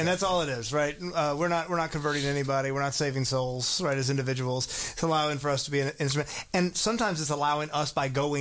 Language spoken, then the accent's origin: English; Americus, Georgia, United States; I'm from Americus, right? We were always that's where Habitat International is founded, down in Americus, Georgia.